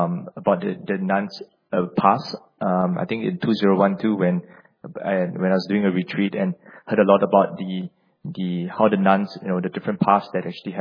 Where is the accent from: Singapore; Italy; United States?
Singapore; from Singapore.